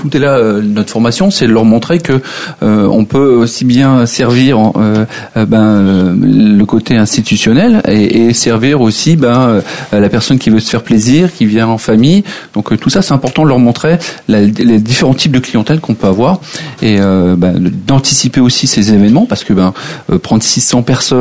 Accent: Hauts-de-France, France; Donc, je suis originaire du Nord

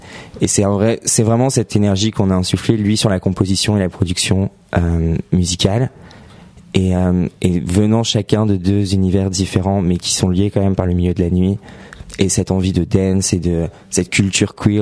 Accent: Paris, Île-de-France, France; Je suis originaire de Paris et donc j'ai vraiment été insufflé dans ce milieu de la nuit que j'ai beaucoup découvert ici.

